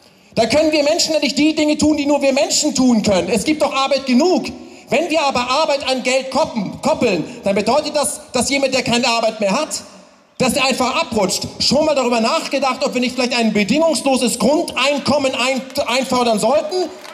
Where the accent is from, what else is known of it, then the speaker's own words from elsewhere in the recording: West Germany, Germany; Das lerne ich als Westdeutscher von den Ostdeutschen.